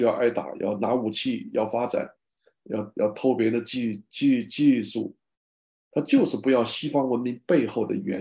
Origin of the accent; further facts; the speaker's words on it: China; 就是我们中国人受苦了，受冤枉了，我们要出一口气。